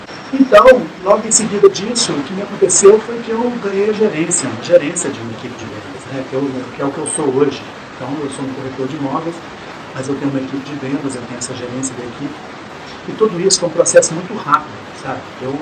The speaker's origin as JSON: {"language": "Portuguese", "town": "Belo Horizonte", "region": "Minas Gerais", "country": "Brazil", "said": "sou de Belo Horizonte."}